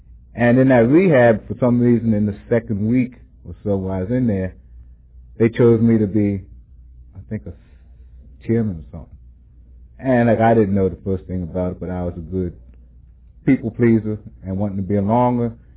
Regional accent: Westchester, United States; And I was born in Westchester and raised up on East Minor Street, which is only one street away, you know.

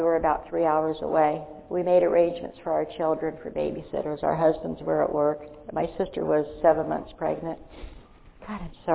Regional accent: United States; born there; I always am so grateful that I was born in this country. I was born in America, so I had freedom.

